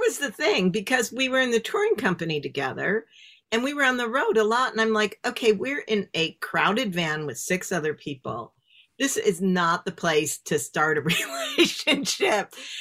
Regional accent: Chicago, Illinois, United States; and I guess maybe it's growing up in Chicago or something, it's like, oh no, improv is way before Whose Line.

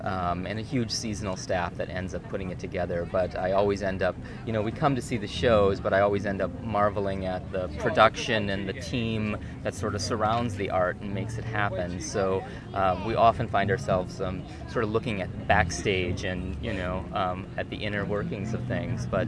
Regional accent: Ann Arbor, Michigan, United States; I'm visiting from Ann Arbor, Michigan.

